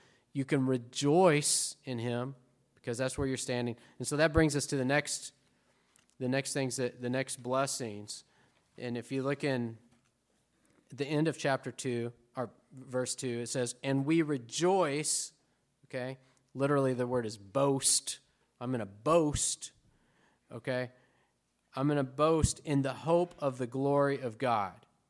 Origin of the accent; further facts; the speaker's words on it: United States; now in Argentina; And even though I'm living in Argentina, I'm an American citizen. I don't vote in their elections. I vote in these elections, right?